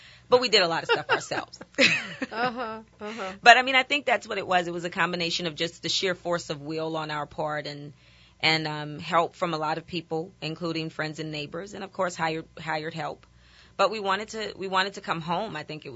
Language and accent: English; New Orleans, Louisiana, United States; I actually grew up in Treme. I grew up in the Seventh Ward, but we would actually come to Gentilly to go to restaurants